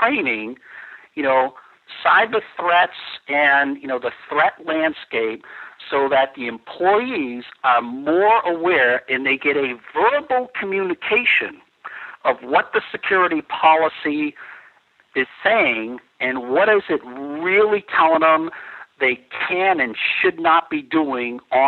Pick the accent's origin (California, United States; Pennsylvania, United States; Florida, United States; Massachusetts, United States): Massachusetts, United States; Boston; accent: Boston; And I'm from Boston. I probably have a very strong Boston accent.